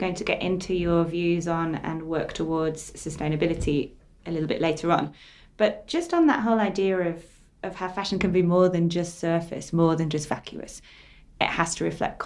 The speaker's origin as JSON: {"language": "English", "region": "England", "country": "United Kingdom", "said": "I'm English, but I do like to adopt the Aussie vernacular."}